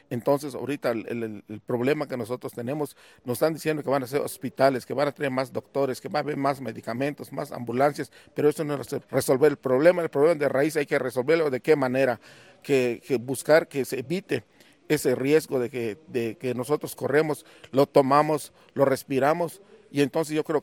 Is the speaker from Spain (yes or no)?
no; Hopelchén, Campeche, Mexico; vengo de del estado de Campeche, del municipio de Jopelchen y elegido de Icheque. Soy campesino, soy agricultor, apicultor